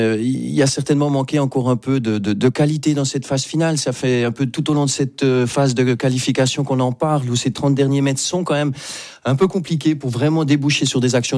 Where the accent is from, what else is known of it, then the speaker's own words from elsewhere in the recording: Switzerland; Je dis pas ça parce que je suis suisse